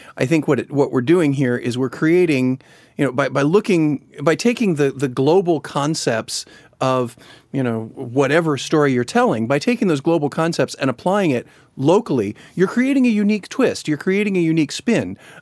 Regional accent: Chicago, Illinois, United States; moved away; know that I grew up in Chicago. And a couple years ago, I went back to Chicago

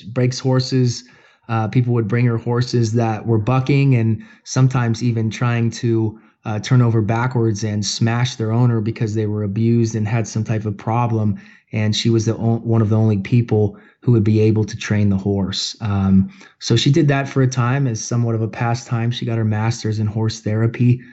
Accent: Valparaiso, Florida, United States; born there; My father was stationed at Eglin Air Force Base. He was a PJ there, and I was born in Valparaiso Hospital.

